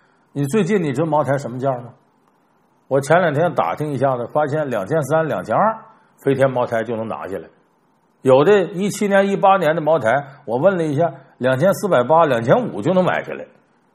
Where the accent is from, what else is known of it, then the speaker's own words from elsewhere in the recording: Harbin, Heilongjiang, China; 我还记得就是我老家哈尔滨，冬天的时候很多南方朋友到那旅游去